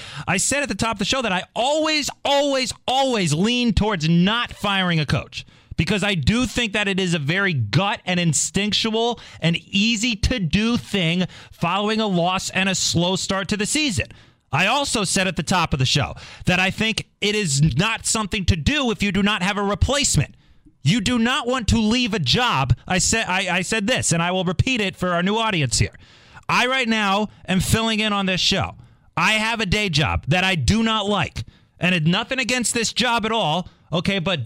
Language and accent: English; Northeast, United States; I am a New York Giants fan. I'm from the Northeast.